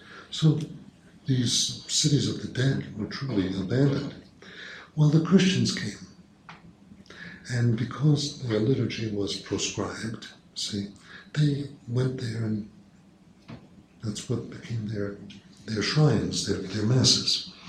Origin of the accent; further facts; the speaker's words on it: United States; And knowing me as an American, he invited me down, let me show you what I found.